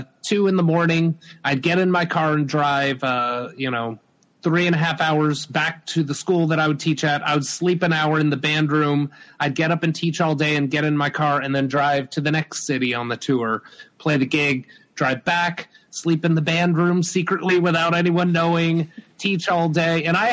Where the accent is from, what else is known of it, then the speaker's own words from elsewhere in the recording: Tennessee, United States; I guess the fact that I was a musician from Tennessee made me perfect to play the role of a musician from Tennessee